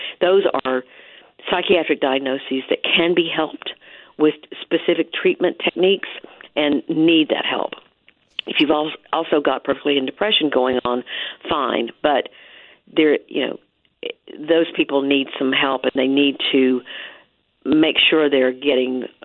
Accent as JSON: {"language": "English", "region": "the South", "country": "United States", "tie": "born or raised there", "said": "I grew up in the South in the 60s and 70s."}